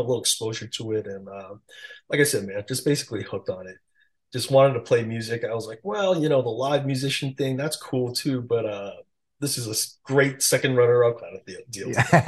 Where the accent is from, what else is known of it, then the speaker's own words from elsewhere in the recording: Queens, New York, United States; I just met a bunch of young DJs at the time mm-hmm. growing up in Queens. And was really lucky too. My neighbors across the street from me in Queens were these two older guys